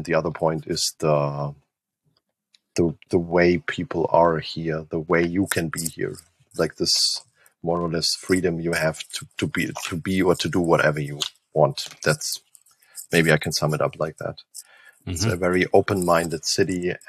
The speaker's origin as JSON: {"language": "English", "region": "Bavaria", "country": "Germany", "tie": "born or raised there", "second_language": "English", "said": "I grew up in Oberfranken, like in Upper Franconia, which is the most upper and most eastern part of Bavaria."}